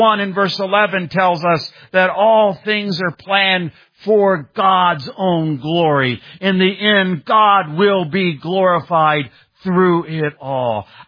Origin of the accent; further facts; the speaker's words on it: Indiana, United States; I grew up in Indiana. I was going to be a basketball star.